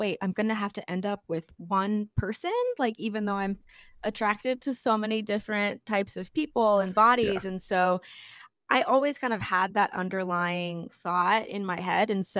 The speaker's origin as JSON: {"language": "English", "country": "United States", "said": "And especially being an American, like we're such a young country."}